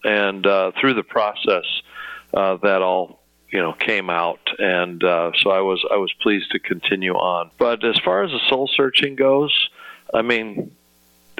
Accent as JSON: {"language": "English", "region": "Midwest", "country": "United States", "said": "And as you know, I'm from the Midwest, and so even though the blood is thinned a little bit, I'm ready to make the move."}